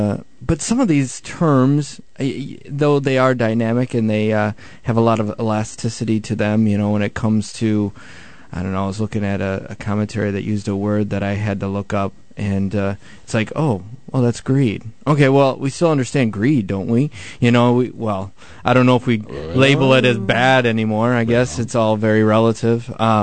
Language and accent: English; Michigan, United States; Oh, yeah. I'm from Michigan.